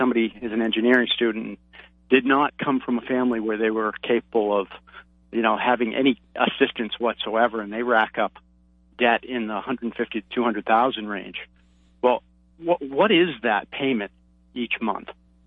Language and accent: English; Maine, United States; I came from Maine and was able to go there for in-state.